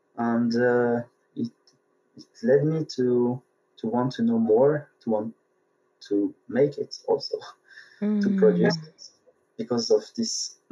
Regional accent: France; also born or lived in Tunisia; I'm from France and Tunisia, both. So I was born in France, but I spent part of my life in Tunisia too. So I grew up between the two cultures

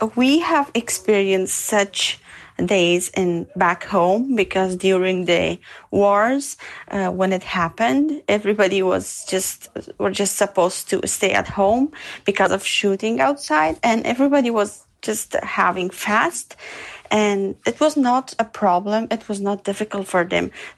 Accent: Afghanistan; We are from Afghanistan

